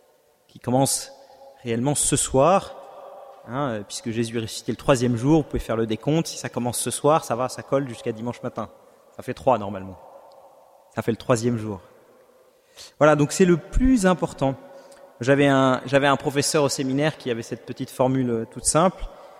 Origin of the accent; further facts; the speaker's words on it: Paris, Île-de-France, France; je viens de Paris